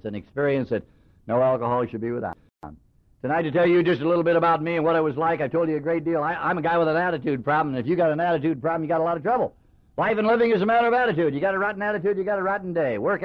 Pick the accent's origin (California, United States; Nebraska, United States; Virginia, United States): California, United States; Los Angeles; born there; I'm an Irish-Italian. Born in East L.A.